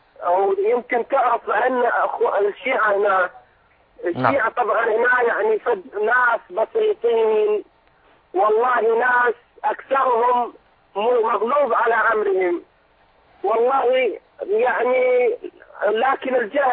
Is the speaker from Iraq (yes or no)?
yes; Iraq; طبعا أنا من العراق، أحمل لك سلام الرافدين وسلام أهل العراق كلهم.